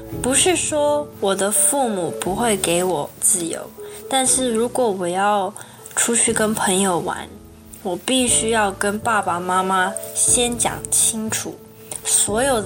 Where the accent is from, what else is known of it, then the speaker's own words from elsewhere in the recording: United States; 他们结婚后就住在西洛杉矶，我跟哥哥都是在美国出生长大的台湾人。从小我们在家里会说中文，因为我想要更多的了解我父母的母语中文